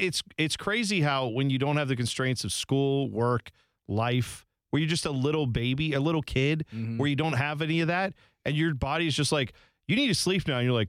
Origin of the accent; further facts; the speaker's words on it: Ohio, United States; because, yeah, I am from Ohio. I have no other New York teams. My dad is from New Jersey.